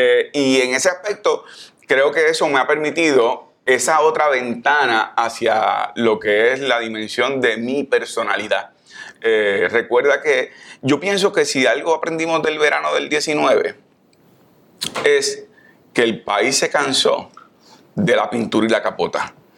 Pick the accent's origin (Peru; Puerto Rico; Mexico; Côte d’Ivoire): Puerto Rico; Caguas; yo soy una persona que crecí en Caguas, en Condado Moderno, que iba a la cancha, que me metí en problemas. Y al mismo tiempo soy la persona que estudié en la Universidad de Puerto Rico, me hice abogado, estudié en Harvard.